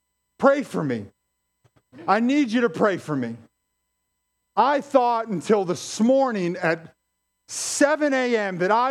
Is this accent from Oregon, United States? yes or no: no; Pennsylvania, United States; I grew up in the Mon Valley.